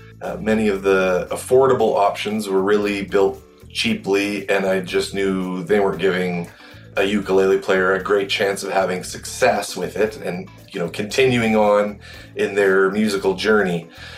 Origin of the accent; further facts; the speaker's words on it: Calgary, Alberta, Canada; I'm from Calgary, Alberta in Canada